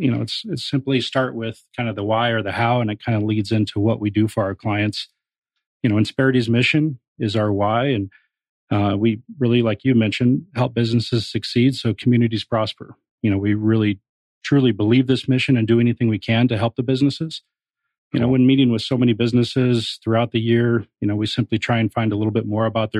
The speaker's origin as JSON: {"language": "English", "region": "Midwest", "country": "United States", "tie": "born or raised there", "said": "kind of the history of growing up in the Midwest."}